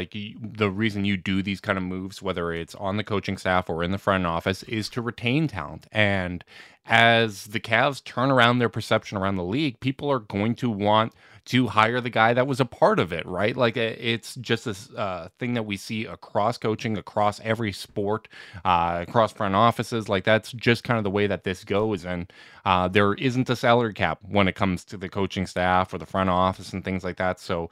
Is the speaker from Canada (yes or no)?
yes; Winnipeg, Manitoba, Canada; there are some drawbacks of growing up in Winnipeg